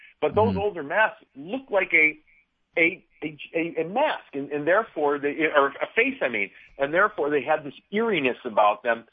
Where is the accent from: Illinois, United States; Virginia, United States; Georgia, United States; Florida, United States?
Illinois, United States; Chicago; I mean, well, being growing up in Chicago, and he just had the Blackhawk.